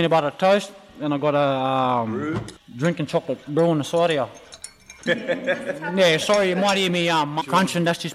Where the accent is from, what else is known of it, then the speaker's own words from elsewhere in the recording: Mount Jewel, Australia; I grew up in Mount Jewel all my life.